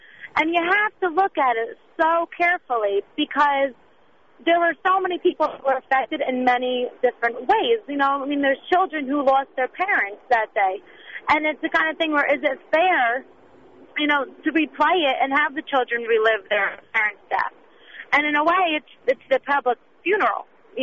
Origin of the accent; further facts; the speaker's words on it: New Jersey, United States; I grew up 20 minutes in New York City, in New Jersey, and I now live in Monmouth County, New Jersey